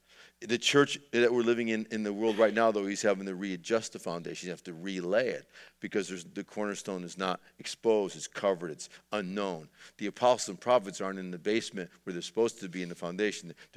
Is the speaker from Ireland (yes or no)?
no; East Coast, United States; I mean, I'm impressed with them growing up on the East Coast.